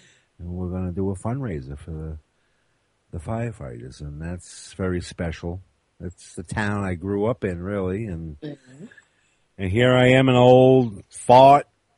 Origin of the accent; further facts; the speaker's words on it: Athens, New York, United States; My hometown, Athens, New York.